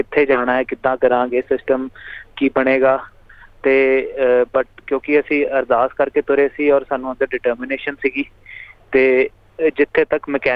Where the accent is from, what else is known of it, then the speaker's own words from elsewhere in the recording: Chandigarh, India; ਅਸੀਂ ਚੰਡੀਗੜ੍ਹ ਰਹਿੰਦੇ ਹਾਂ, ਔਰ ਉੱਥੇ ਦਾ ਹੀ ਜੰਪਲ ਹੈ ਸਾਡਾ, ਔਰ ਉੱਥੇ ਹੀ ਕਾਰੋਬਾਰ ਹੈ ਸਾਡਾ, ਸਾਰੀ ਫੈਮਿਲੀ ਉੱਥੇ ਹੀ ਹੈ ਸਾਡੀ, ਉੱਥੇ ਹੀ ਰਹਿੰਦੇ ਹਾਂ।